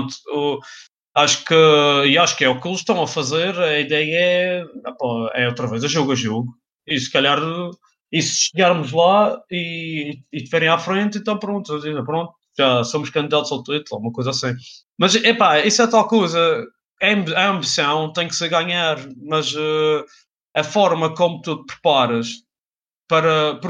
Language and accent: Portuguese; Portugal; E como português, eu gostava que ele ficasse no.